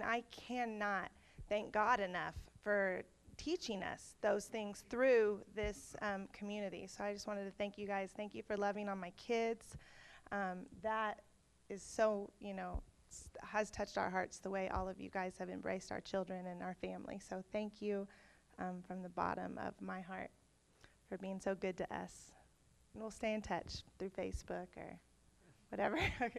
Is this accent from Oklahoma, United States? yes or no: yes; Oklahoma, United States; I grew up in Oklahoma, the Bible Belt.